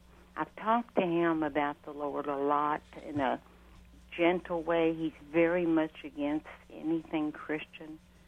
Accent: Louisville, Kentucky, United States; I'm from Louisville, Kentucky. Louisville, Kentucky needs your show on the air.

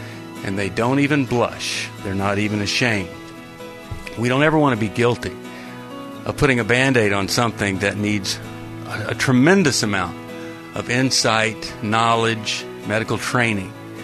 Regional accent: Texas, United States; I'm from Texas, and we don't speak like that.

